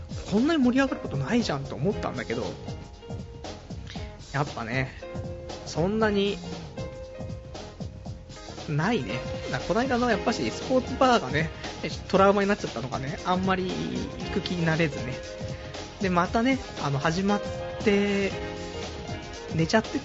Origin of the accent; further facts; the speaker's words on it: Saitama, Japan; 僕埼玉ですから